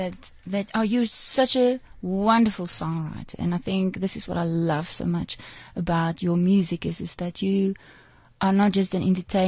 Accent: Namibia; Well, I grew up in Namibia.

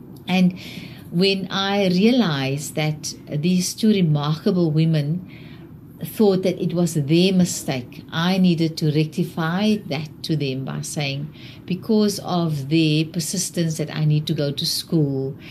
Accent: Wellington, Western Cape, South Africa; I grew up in Wellington. And it's a small town, and it's very hot. It gets 45 degrees in Wellington in summer.

